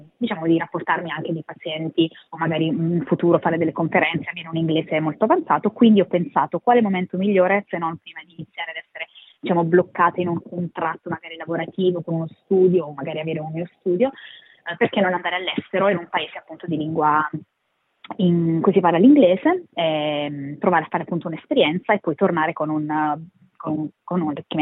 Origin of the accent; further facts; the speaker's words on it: Basilicata, Italy; moved away as an adult; also born or lived in Varese; Io sono della provincia di Potenza, un piccolo paesino nella Basilicata, e i miei genitori vivono ancora lì. Io però ho fatto l'università a Varese, quindi a 18 anni, quasi 19, sono andata via, mi sono trasferita a Varese.